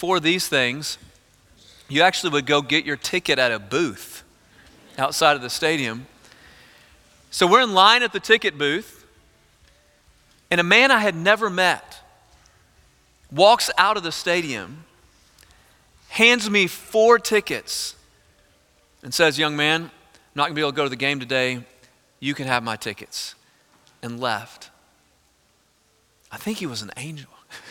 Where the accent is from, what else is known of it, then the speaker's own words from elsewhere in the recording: Texas, United States; I grew up in East Texas, 5 brothers, no sisters, no conflict, right?